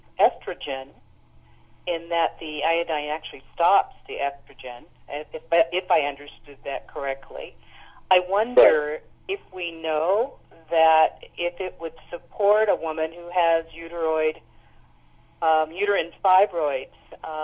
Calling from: San Diego, California, United States; calling from San Diego.

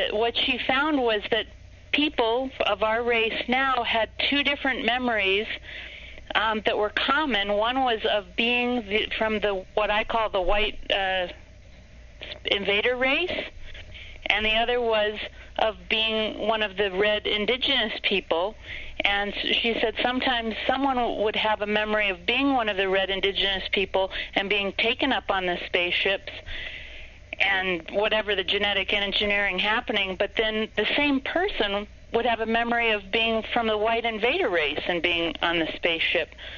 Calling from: Santa Fe, New Mexico, United States; I'm calling from Santa Fe.

